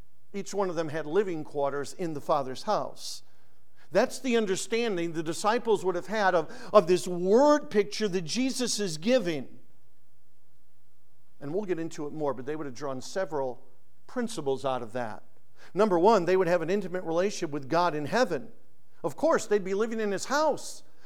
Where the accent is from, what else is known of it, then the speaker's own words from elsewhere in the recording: Connecticut, United States; Because I grew up in Connecticut. We knew about Newport and all the mansions.